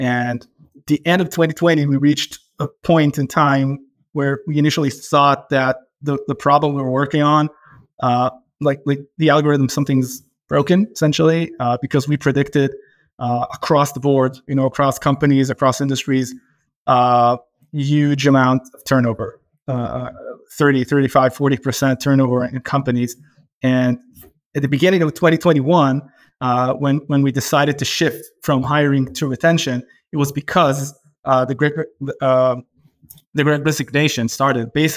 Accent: Tel Aviv District, Israel; We grew up, you know, in the suburb of Tel Aviv, next to each other for years.

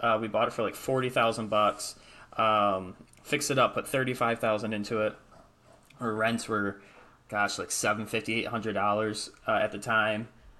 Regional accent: Michigan, United States; I'm from Michigan, and this is where this house was.

